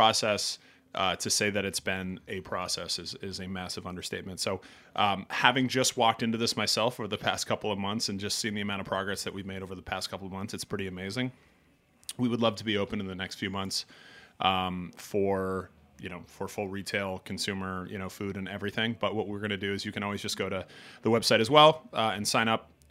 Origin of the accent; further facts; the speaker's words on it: Vermont, United States; now in New York, United States; I'm not a native New Yorker. I grew up in Vermont. And so being here for 5 or 6 years and knowing that this is my home now